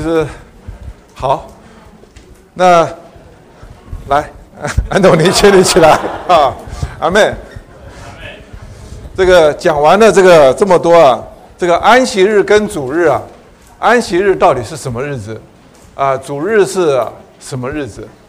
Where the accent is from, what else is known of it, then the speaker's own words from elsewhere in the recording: China; 我们中国人星期一嘛，对不对？